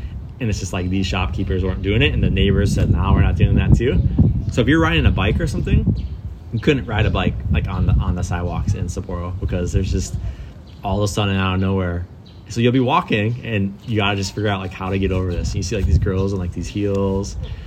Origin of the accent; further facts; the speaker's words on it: Detroit, Michigan, United States; And I grew up in the Detroit area, you know, which we definitely get nasty, dirty snow.